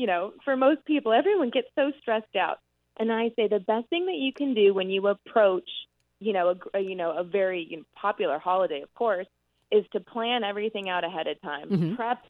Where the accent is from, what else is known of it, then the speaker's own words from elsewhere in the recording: California, United States; I grew up in California, and, Sunday was like, the day you make, your four-hour sauce, your meatballs, brajol.